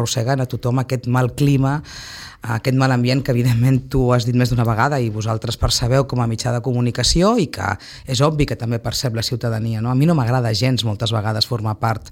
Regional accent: Sitges, Catalonia, Spain; tinc un camí traçat de compromís amb Sitges, amb el meu poble

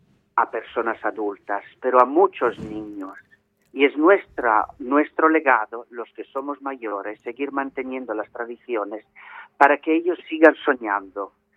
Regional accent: northern Italy, Italy; Spanish is a second language; Piensa que yo soy del norte de Italia. Venimos de una cultura navideña muy profunda y muy, muy antigua.

